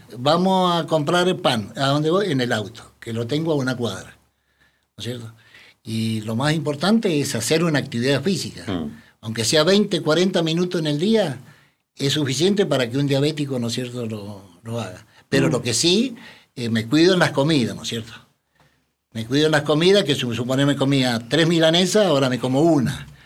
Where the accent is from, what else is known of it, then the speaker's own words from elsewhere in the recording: Mendoza, Argentina; moved away; Porque yo soy de Mendoza, en la provincia de Mendoza, pero hace del año 83 que estoy acá, hace muchos años.